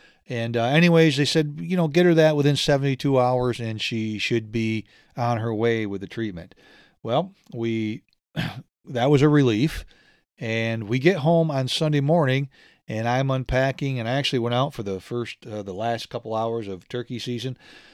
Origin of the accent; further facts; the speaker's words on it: Northeast, United States; growing up in the Northeast, I never experienced ticks.